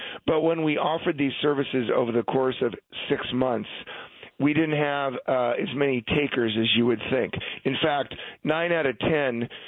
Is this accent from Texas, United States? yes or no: no; Montebello, California, United States; I grew up in L.A. I grew up in Montebello. I worked in downtown Los Angeles.